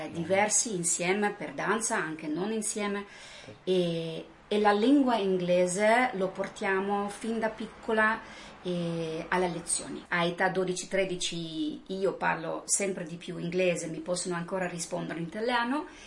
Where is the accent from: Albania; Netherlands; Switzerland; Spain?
Netherlands; Italian is a second language; now in Italy; Io sono olandese